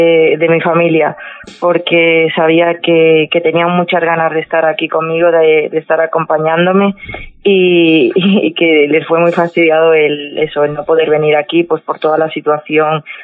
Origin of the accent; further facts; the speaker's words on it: Galicia, Spain; now in Málaga, Spain; yo soy gallega, pero lo que transmite la gente de aquí hacia la figura